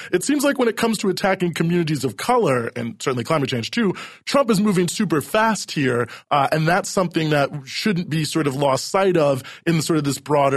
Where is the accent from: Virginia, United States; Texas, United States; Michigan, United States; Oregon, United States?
Virginia, United States; a shout out to my home state of Virginia